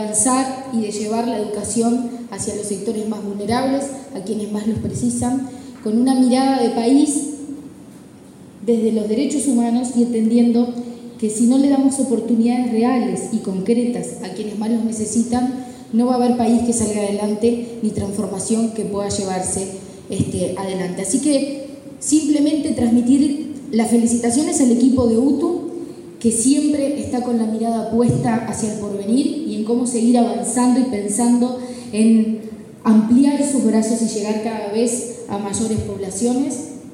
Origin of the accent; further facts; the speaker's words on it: Uruguay; es una satisfacción que nos debe dar como todos, como país y como uruguayos.